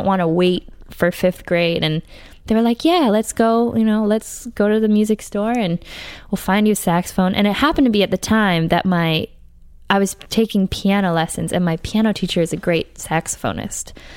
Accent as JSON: {"language": "English", "town": "Brookline", "region": "Massachusetts", "country": "United States", "said": "No, I'm from Brookline, Massachusetts."}